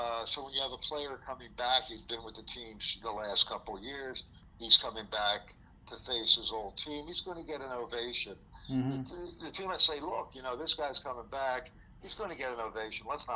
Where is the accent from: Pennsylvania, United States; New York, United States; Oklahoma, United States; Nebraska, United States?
Pennsylvania, United States; Philadelphia; Actually, if it's going to happen any place, it's going to happen in my hometown of Philadelphia.